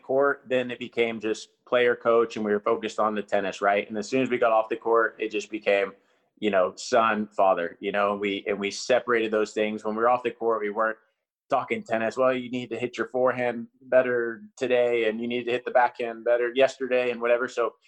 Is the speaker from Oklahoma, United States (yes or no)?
yes; Oklahoma, United States; Like, I grew up in Oklahoma, so we drive from Oklahoma to Miami for a tournament, or Oklahoma to LA, or Oklahoma to New York.